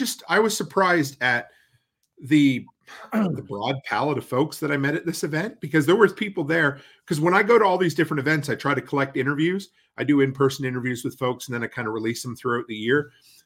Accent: Canada; I came from Canada, so it was like, 2,500 miles.

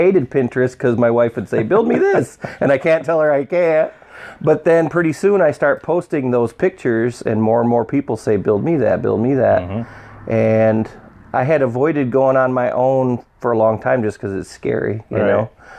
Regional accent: Hopkins, Michigan, United States; I'm from Hopkins, Door, Wayland area.

